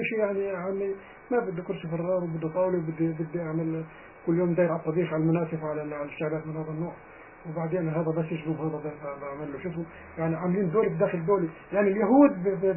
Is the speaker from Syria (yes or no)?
no; Palestine; أنا فلسطيني